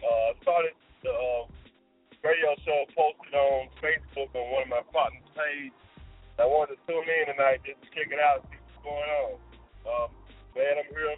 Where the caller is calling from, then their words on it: Martinsburg, West Virginia, United States; man. I'm calling from Martinsburg, West Virginia.